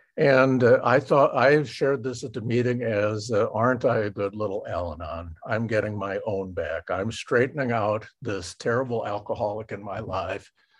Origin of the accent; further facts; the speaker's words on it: St. Louis, Missouri, United States; I'm half German and half Irish. I was born and raised in St. Louis in the Midwest, and that's a real common combination in the St. Louis area, Irish and German.